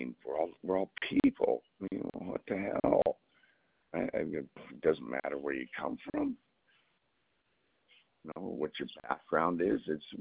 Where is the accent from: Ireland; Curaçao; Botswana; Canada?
Canada; now in United States; I'm actually born and raised in Canada, and where I came from, there just was no hatred or bigotism.